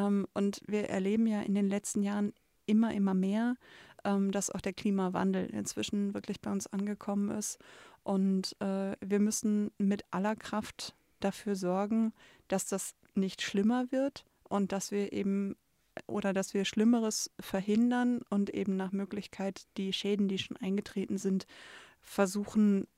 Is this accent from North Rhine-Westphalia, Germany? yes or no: yes; Duisburg, North Rhine-Westphalia, Germany; ich bin in Duisburg groß geworden und zwar ziemlich nah beim Landschaftspark Nord.